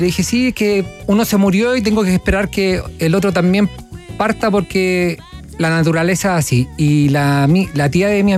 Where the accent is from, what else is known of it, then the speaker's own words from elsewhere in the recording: Pichilemu, O'Higgins, Chile; Bueno, nosotros somos de Cahuil, Pichilemu para ser exacto, sexta región.